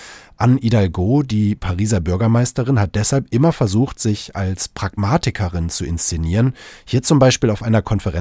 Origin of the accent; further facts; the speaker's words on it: Münster, North Rhine-Westphalia, Germany; Wenn ich es jetzt mal vergleiche mit meiner Heimatstadt Münster